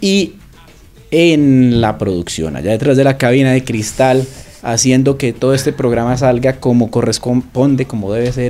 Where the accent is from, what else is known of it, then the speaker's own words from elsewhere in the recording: Tame, Arauca, Colombia; Yo soy de Tame, Arauca.